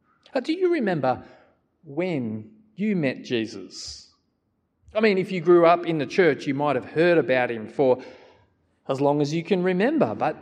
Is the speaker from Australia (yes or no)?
yes; Australia; me being an Aussie, I tried to arrange an appointment.